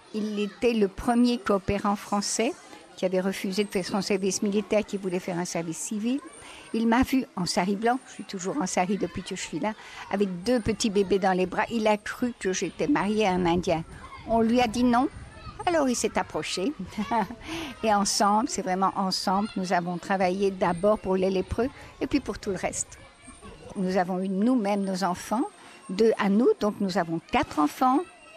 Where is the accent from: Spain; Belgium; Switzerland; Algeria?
Belgium; Liège, Wallonia; now in India; je suis née à Liège et que j'en suis très fière. De tout mon cœur, je suis liégeoise et de tout mon cœur, je suis indienne.